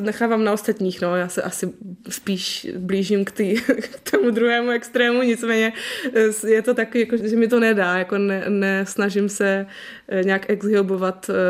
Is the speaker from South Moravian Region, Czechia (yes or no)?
no; Valašské Meziříčí, Zlín Region, Czechia; born there; to byla vlastně ještě ve Valmezu, v mém rodném městě